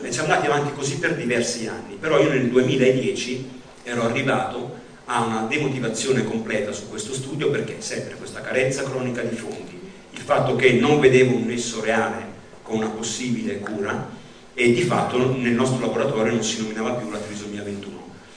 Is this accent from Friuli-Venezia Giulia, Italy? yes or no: no; Fermo, Marche, Italy; io non sono di Bologna, sono di Fermo, non so se qui in Svizzera la città di Fermo nel profondo delle Marche è nota